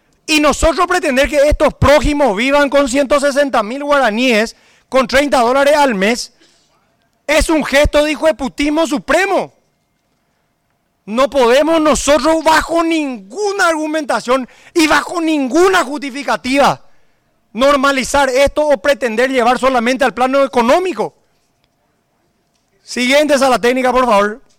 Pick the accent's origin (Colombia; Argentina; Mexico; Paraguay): Paraguay; no podemos no sensibilizarnos como paraguayos